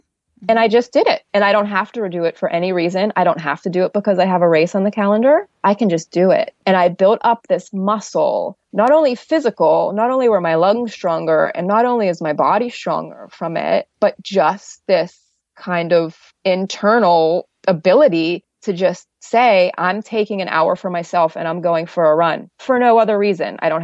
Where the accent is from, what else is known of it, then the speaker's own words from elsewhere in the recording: Pittsburgh, Pennsylvania, United States; I ran it in Pittsburgh, which is my hometown, which was very emotional for me to be running through all of my old neighborhoods.